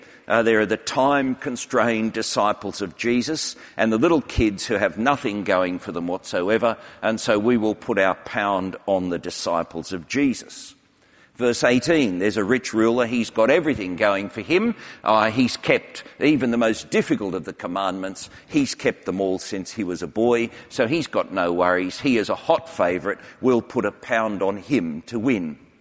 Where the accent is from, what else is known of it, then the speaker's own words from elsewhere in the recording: Australia; now in United Kingdom; longer I stay in England, the more I seem to be accumulating English friendships. That's a bit of a worry, but I still am fairly typical as an Australian.